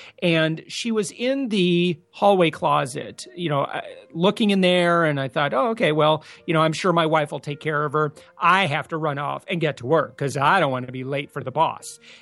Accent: Michigan, United States; also born or lived in Hawaii; So I'm originally from Michigan, and I joined the United States Navy.

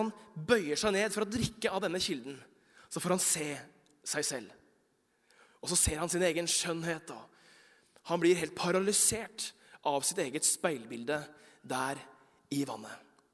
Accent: Oslo, Norway; also born or lived in Bergen; jeg vokste opp, dette fra Bergen, jeg vokste opp delvis i Bergen, men har vokst opp mesteparten av mitt liv i Oslo, på Kalbakken i Groruddalen

